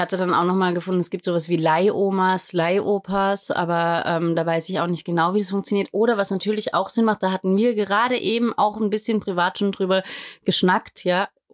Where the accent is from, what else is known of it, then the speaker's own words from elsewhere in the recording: Vienna, Austria; ich bin ja in Wien aufgewachsen